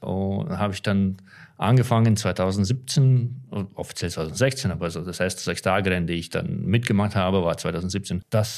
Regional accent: Latvia; German is a second language; Also ursprünglich komme ich aus Lettland. In Lettland fast jeder spielt Eishockey.

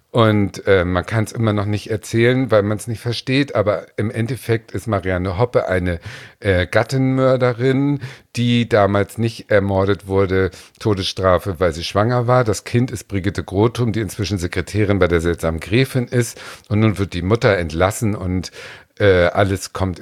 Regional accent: Schleswig-Holstein, Germany; born there; Ich bin ja geboren in der Nähe von Ahrensburg.

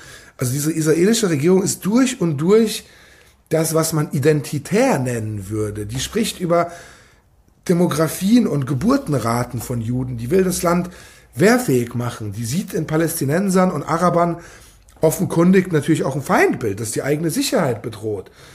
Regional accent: West Germany, Germany; ich bin kein Ostdeutscher, ich bin in Westdeutschland aufgewachsen, aber habe zumindest tatsächlich diese Vergangenheit oder diese Wurzeln als Pole, die mich natürlich sowohl nach Ostdeutschland als auch nach Polen geführt haben.

